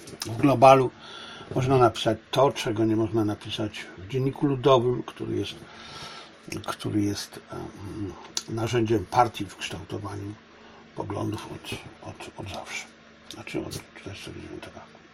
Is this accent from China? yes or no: yes; China; a w tym, że jestem zarówno Polakiem, jak i Chińczykiem, i katolikiem, i konfucjanistą